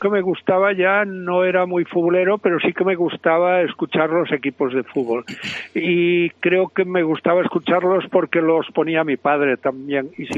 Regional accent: Galicia, Spain; En mi tierra, en Galicia, por aquel entonces, bueno, cuando yo era pequeñito no había televisión.

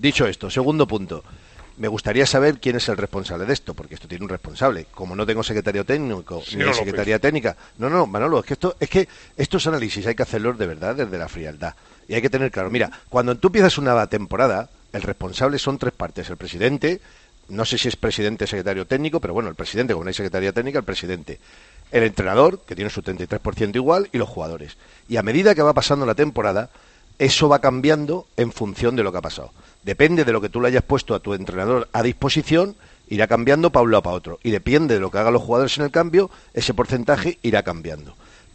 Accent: Madrid, Community of Madrid, Spain; Yo soy de Madrid, la calle Trebulete, que no se te olvide. De Lavapiés, La Corrala, Mardatos.

